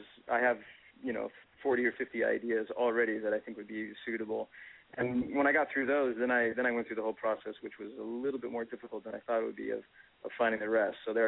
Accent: California, United States; now in New York, United States; And I'm from California, which has a very shallow history, generally, a visible history, easily accessible history. And so when I came to New York

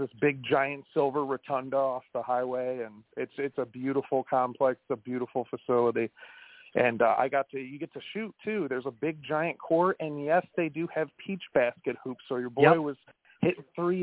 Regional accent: Pontiac, Michigan, United States; Like, again, I'm from Pontiac. I didn't choose the Lions. The Lions chose me.

